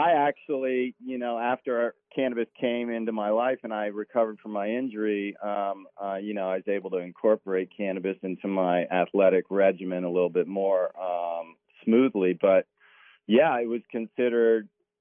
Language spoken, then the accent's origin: English; Washington, District of Columbia, United States; moved away as an adult; And I came to California. We grew up on the East Coast in Washington, D.C. I came to California, didn't know a single person